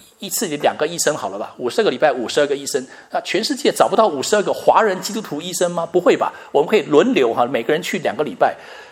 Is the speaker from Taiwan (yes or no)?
no; China; 但是不能说因为我们是中国人，所以我们就只跟中国人宣教